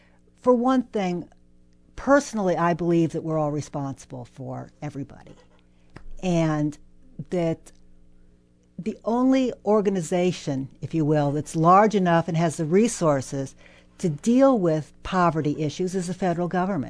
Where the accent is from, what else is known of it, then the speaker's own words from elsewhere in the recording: Dell Rapids, South Dakota, United States; also born or lived in Sioux Falls / southwestern Minnesota; now in Charlottesville, United States; Well, I originally am from Del Rapids, South Dakota. And all my young life, I lived in either Sioux Falls, South Dakota, or southwestern Minnesota.